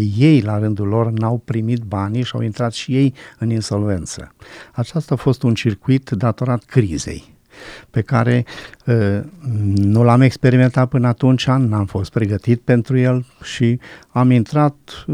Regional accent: Curtici, Arad County, Romania; La 21 de ani l-am mărturisit pe Dumnezeu în apa botezului în orașul meu natal, în Curtici. Fac parte dintr-o familie de baptiști.

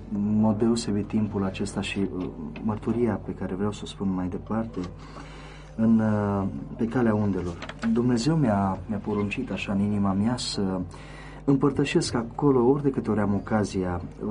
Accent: Brăila, Brăila County, Romania; în Brăila, că mi-e orașul natal

